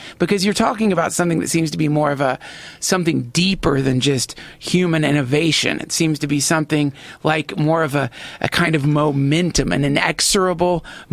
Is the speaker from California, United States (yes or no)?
no; North Carolina, United States; I grew up in North Carolina